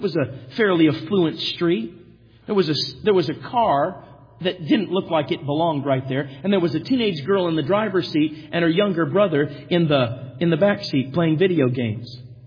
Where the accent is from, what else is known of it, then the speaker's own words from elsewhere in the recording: Minnesota, United States; Of course, Pastor Monty has told you that we grew up in Minnesota.